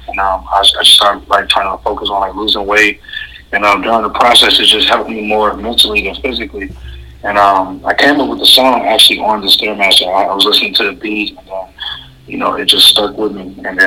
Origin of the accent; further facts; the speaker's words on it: Chicago, Illinois, United States; I'm from the South Side of Chicago, 87 to be exact.